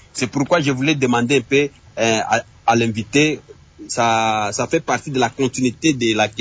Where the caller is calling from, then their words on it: Kisangani, Tshopo, DR Congo; Par exemple, ici chez nous à Kisangani.